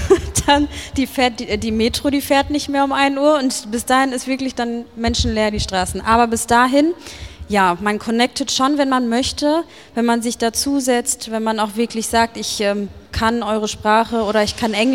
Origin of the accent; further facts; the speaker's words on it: Germany; ich komme aus Deutschland